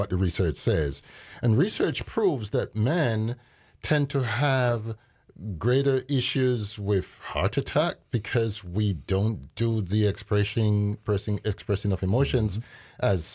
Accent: Jamaica; also born or lived in London, United Kingdom; even though I was born in the UK, London, UK, I grew up in Jamaica.

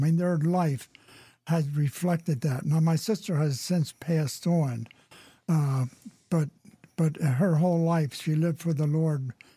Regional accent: Pennsylvania, United States; originally from Pennsylvania.

